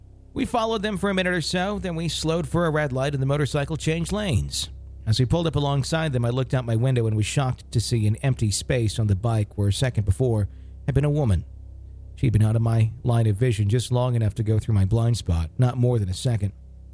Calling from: Chilliwack, British Columbia, Canada; I'm from Chilliwack, British Columbia, Canada.

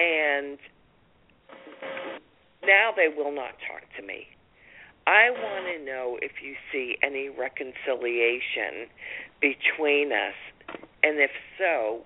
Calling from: Massachusetts, United States; Massachusetts, and I just wanted to add … so I don't know.

